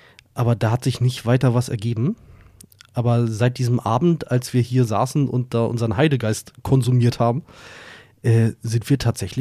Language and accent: German; Berlin, Germany; now in Lüneburg, Germany; Ich bin gebürtiger Berliner. Ich verrate jetzt mal, geboren in Wilmersdorf, ja. Aber auch nur geboren, danach aufgewachsen in Schöneberg. Und da auch 27 Jahre, 26 Jahre, irgendwie so, gelebt. Ja, also Wilmersdorf war nur so ein kurzer Ausrutscher.